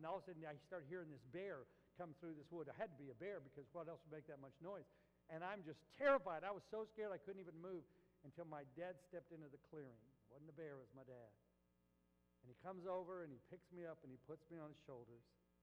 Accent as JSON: {"language": "English", "town": "Albuquerque", "region": "New Mexico", "country": "United States", "tie": "born or raised there", "said": "And I grew up in Albuquerque, and so we would go into the mountains, way up in the Rocky Mountains."}